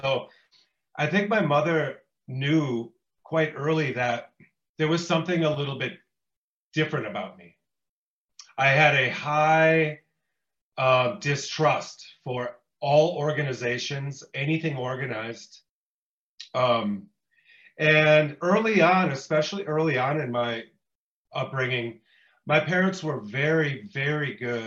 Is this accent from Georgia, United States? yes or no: no; Green Bay, Wisconsin, United States; Right outside of my hometown the first time, of Green Bay, Wisconsin.